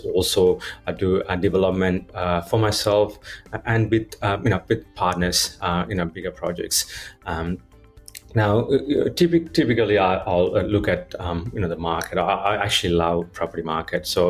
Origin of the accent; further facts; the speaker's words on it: Sydney, New South Wales, Australia; also born or lived in Hornsby; Moved to Sydney. I grew up in Sydney. It's a great place for kids to grow up. It's mainly in that Hornsby area.